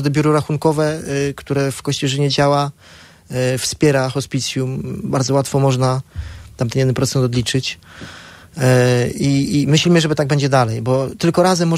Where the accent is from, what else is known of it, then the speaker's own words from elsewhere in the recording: Pomeranian Voivodeship, Poland; To jesteśmy my, Polacy, my Kaszubi i bardzo chcemy, żeby tak było dalej.